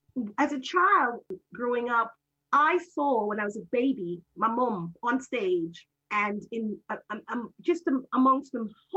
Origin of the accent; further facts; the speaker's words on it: Canada; also born or lived in Jamaica / Spain; Actually, this is my real name. I am Jamaican born Canadian, part raised in Canada, spent some time in Spain, almost 7 years.